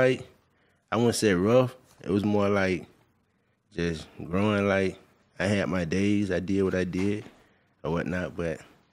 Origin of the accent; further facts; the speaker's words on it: Pensacola, Florida, United States; Pensacola, Florida.